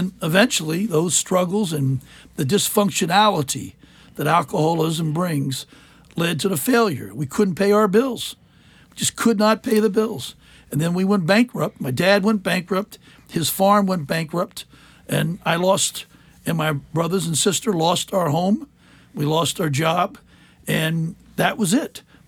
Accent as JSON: {"language": "English", "town": "Cheverly", "region": "Maryland", "country": "United States", "tie": "born there", "said": "I was born in Cheverly, Maryland."}